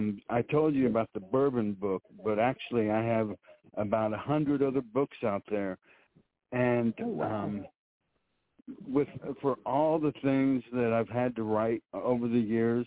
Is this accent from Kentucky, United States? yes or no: yes; Kentucky, United States; Well, I was raised in Kentucky where, you know, we love our bourbon.